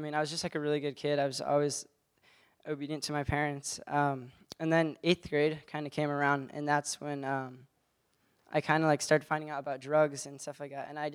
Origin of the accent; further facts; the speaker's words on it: Laguna Beach, California, United States; I've lived in Laguna Beach my whole life. I was born on June 3rd, 99, and lived my whole life here in Laguna.